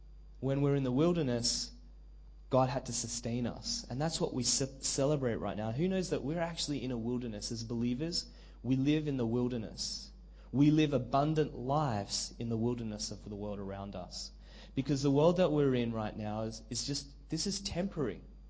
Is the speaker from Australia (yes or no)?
yes; Australia; I was like, oh, don't worry about that. I'm from Australia. I'll just go camp.